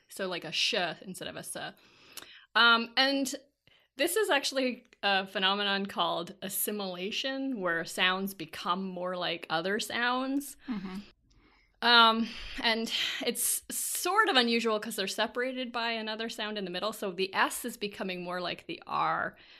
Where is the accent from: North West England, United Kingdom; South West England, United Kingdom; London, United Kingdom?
North West England, United Kingdom; Liverpool; I'm from Liverpool. This is certainly true there and through the rest of Northwest England.